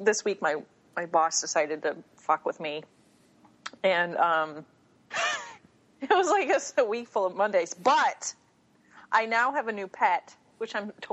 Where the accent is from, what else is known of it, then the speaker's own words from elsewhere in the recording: Ohio, United States; I say it's flat, and I'm from East Ohio.